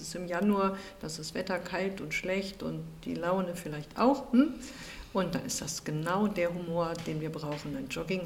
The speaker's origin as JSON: {"language": "German", "town": "Hanover", "region": "Lower Saxony", "country": "Germany", "tie": "born or raised there", "said": "Ich bin Hannoveranerin. Ich bin hier geboren in der Region. Ich habe mich hier wohlgefühlt, schon immer. Ich habe meine Familie hier. Ich liebe Hannover."}